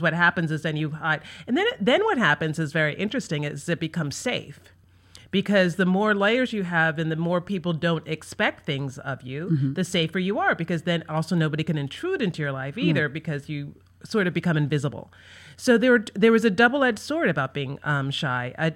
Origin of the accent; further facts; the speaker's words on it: Philadelphia, Pennsylvania, United States; also born or lived in New York; I'm originally from Philadelphia.